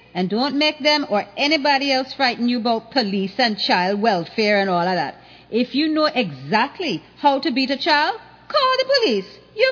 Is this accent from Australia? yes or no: no; Jamaica; born there; I was born in Jamaica in 1938, and although you mightn't believe, when I was coming up, I was very poor.